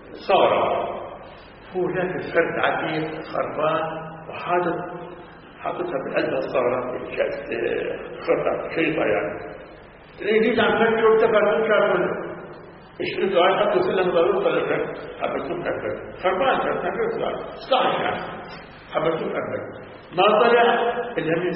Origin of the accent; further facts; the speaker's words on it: Haifa District, Israel; كانوا في هذا عندنا بحيفا كان نصفات البترول